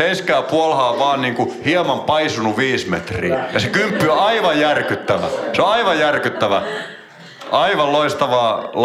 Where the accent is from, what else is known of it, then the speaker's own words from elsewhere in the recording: Turku, Southwest Finland, Finland; Ja vain 300 vuotta sitten Turussa, kotikaupungissani.